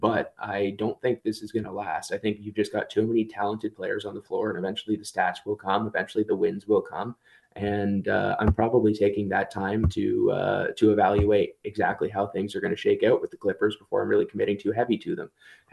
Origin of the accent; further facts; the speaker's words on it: Toronto, Ontario, Canada; I'm from the Toronto area, and you don't even want to know what the Toronto accent is anymore.